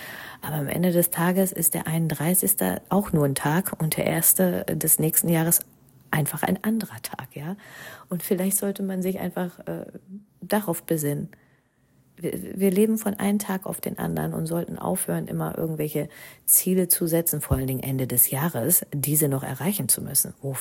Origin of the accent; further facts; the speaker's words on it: Germany; now in India; Meine Kindheit in Deutschland war auf jeden Fall geprägt von dem Dezembermonat und auch von Weihnachten.